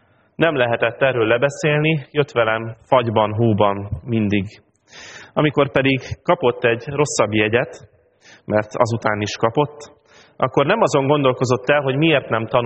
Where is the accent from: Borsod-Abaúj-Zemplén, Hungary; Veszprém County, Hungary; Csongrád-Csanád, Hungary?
Veszprém County, Hungary; Pápa; Az egyetem első évében hazajártam minden hétvégén szülővárosomba, Pápára, innen Budapestről.